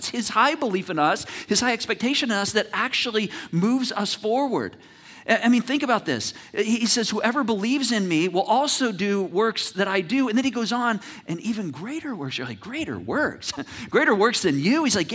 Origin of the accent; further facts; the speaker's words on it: Michigan, United States; I grew up in Michigan